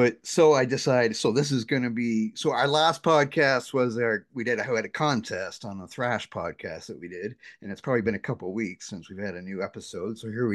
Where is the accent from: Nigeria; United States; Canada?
Canada; I'm Canadian, of course